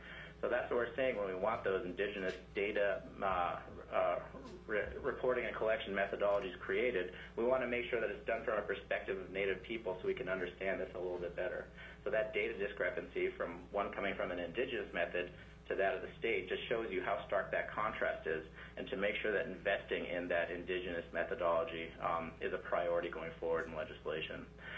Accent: Bethel, Alaska, United States; And I know from growing up in Bethel, the VPSO and the VSO system that we have in the villages is one that's a little suspect.

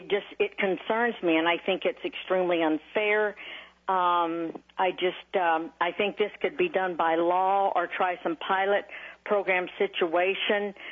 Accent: Anchorage, Alaska, United States; I'm from Anchorage, Alaska, and I'm a retired educator.

